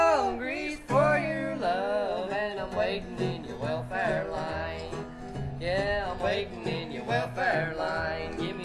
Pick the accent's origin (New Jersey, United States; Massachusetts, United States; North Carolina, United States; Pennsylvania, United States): North Carolina, United States; Well, I'm from North Carolina, and I'll do you a song from California.